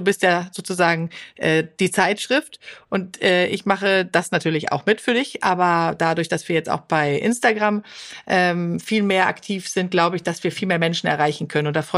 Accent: Sweden; das haben wir auch aus meiner Heimat Schweden

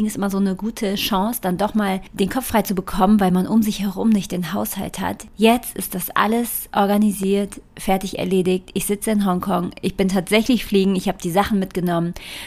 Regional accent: Rhineland, Germany; Und ich selber bin ja aus dem Westen von Deutschland, wenn man das so sagen kann, aus dem Rheinland, vor vielen Jahren in den Norden von Deutschland gezogen.

